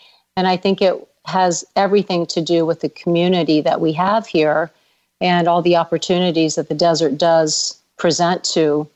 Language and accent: English; Geneva, Ohio, United States; grown since then, but I'm from Geneva, Ohio, and very proud to be a Geneva Eagle.